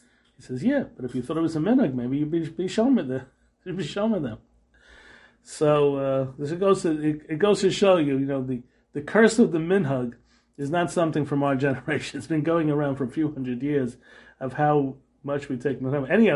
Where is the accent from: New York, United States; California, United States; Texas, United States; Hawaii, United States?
New York, United States; Brooklyn; I remember when I first moved into the neighborhood, I came from Brooklyn.